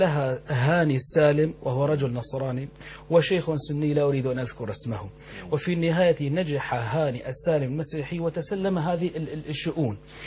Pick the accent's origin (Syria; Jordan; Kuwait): Syria; عندنا في سوريا